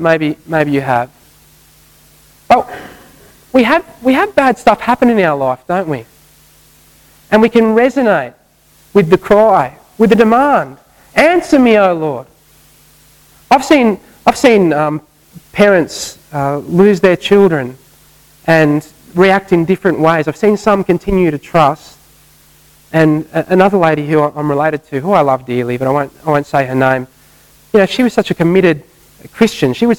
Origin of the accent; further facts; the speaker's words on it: Australia; Chesed, we'll just call it chesed because we're Australian.